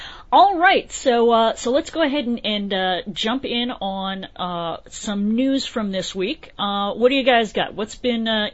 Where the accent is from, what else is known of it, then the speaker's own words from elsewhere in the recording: New England, United States; Oh, you just stop right there, sir. I am from New England.